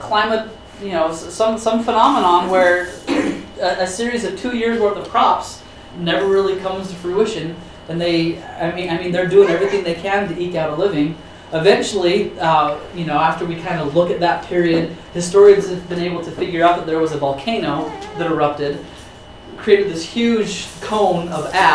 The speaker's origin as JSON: {"language": "English", "region": "Utah", "country": "United States", "tie": "born or raised there", "said": "maybe it's because I grew up in Utah"}